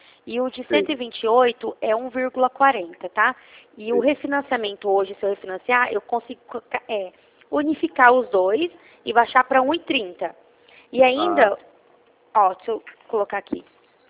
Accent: Presidente Prudente, São Paulo, Brazil; Eu sou de Presidente Prudente, interior de São

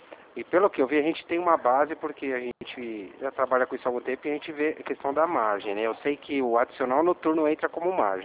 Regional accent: Atibaia, São Paulo, Brazil; A gente é de Atibaia.

